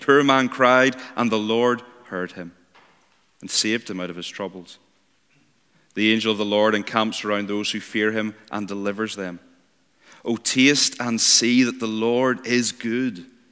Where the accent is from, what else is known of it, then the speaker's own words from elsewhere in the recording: Northern Ireland, United Kingdom; accent: Northern Irish; As you might have guessed, I'm not quite from Shetland, or indeed from Scotland, but I assure you I do speak English, it's just Northern Irish.